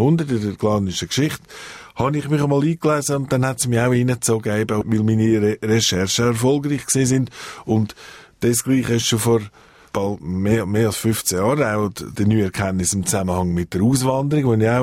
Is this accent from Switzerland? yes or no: yes; Glarus, Switzerland; Und als Glarner und als ursprünglicher Jurist und jetzt Journalist hat mich das einfach immer angesprochen.